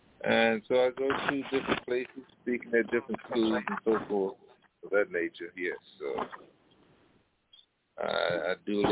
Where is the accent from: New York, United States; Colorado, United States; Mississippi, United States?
Mississippi, United States; And growing up in Mississippi, living on these plantations and so forth, you know, you have don't have much, but you know, it's a way of life.